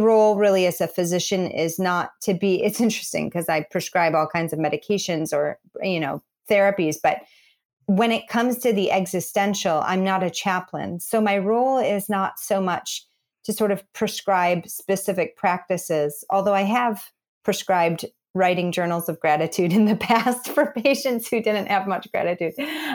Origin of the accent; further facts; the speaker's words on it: Midwest, United States; But, you know, I'm a kid from the Midwest and grew up in church.